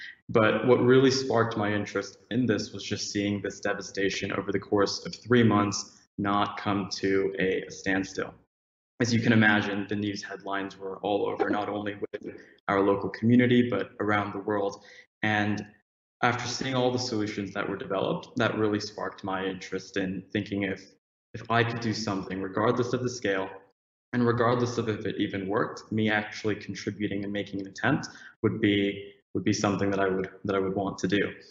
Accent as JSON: {"language": "English", "town": "Kuala Lumpur", "region": "Federal Territory of Kuala Lumpur", "country": "Malaysia", "moved": "yes", "lives_now": "United States", "said": "my family and I moved from Kuala Lumpur, Malaysia in 2008, and essentially just seeing the devastation in our backyard, the Gulf of Mexico, because we live around 30 minutes from there"}